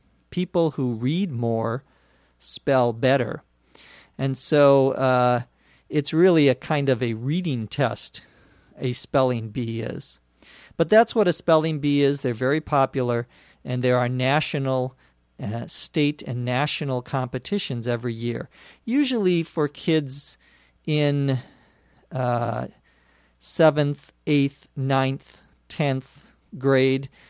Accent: Los Angeles, California, United States; from Los Angeles.

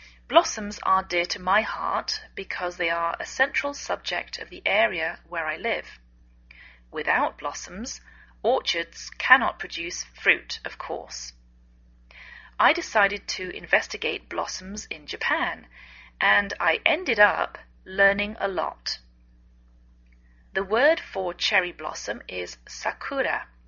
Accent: England, United Kingdom; now in United States

